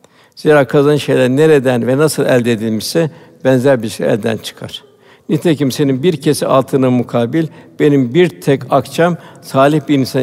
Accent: Istanbul, Turkey; Bugün de tabii biz şeyde büyüdük, İstanbul'da.

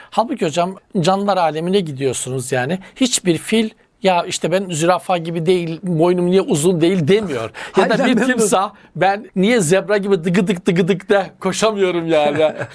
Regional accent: Black Sea Region, Turkey; Köylere gittiğinizde mesela bizim Karadeniz'de hocam bazıları evinin bahçesi bir kabristan olarak ve orada iletişim devam eder.

